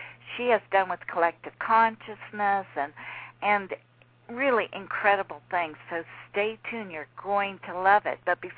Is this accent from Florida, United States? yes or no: no; California, United States; from California